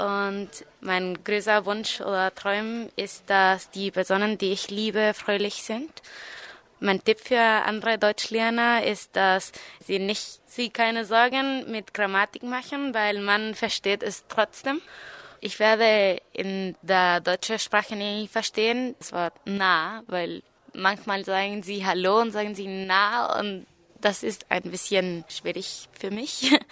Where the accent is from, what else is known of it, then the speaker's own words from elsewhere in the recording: Chile; German is a second language; Ich komme aus Chile. Ich bin 1996 geboren und ich lerne Deutsch, weil der Familie mein Vater aus Deutschland kommt.